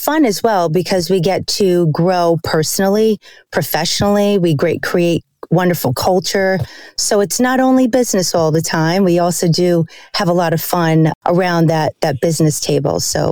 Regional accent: New York, United States; Born and raised in Westchester County. I'm one of three daughters, and my parents landed in New York in 1971.

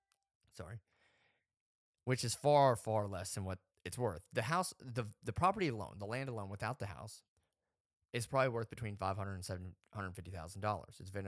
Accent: Florida, United States; I'm from Southwest Florida, and in my lifetime, I've lived in three disaster zones that impacted my hometown directly.

